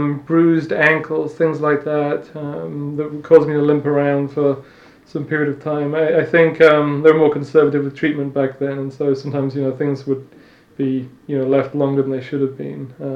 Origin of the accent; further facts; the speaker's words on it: Lechlade, South West England, United Kingdom; I grew up in England in a little village called Lechlade, which is about 2 hours drive west of London, with my parents and a brother, essentially.